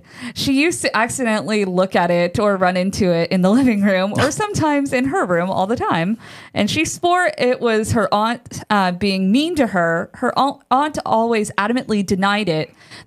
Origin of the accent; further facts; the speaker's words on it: Texas, United States; Now, also, I was born and raised in Texas, as was my mother. So all of these stories happen somewhere in Texas.